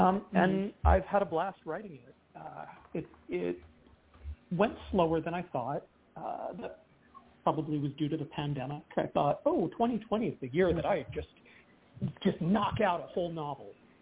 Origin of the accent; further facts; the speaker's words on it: Miami, Florida, United States; Yeah, I grew up in Miami, so for me, snow was like something that only happened in Narnia.